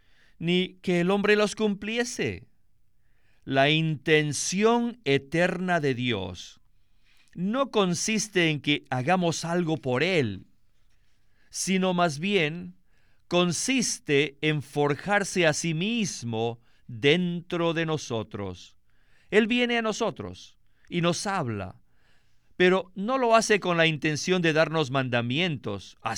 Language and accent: Spanish; northern China, China; yo soy del norte de la China. Allí el invierno es muy frío y nosotros no teníamos calentadores.